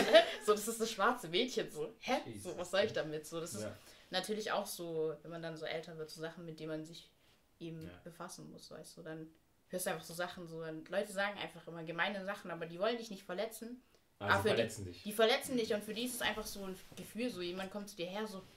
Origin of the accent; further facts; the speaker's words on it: Albstadt, Baden-Württemberg, Germany; also born or lived in Hamburg; dann kam eben so der Cut, als wir hier in den Süden gezogen sind, nach Abstadt.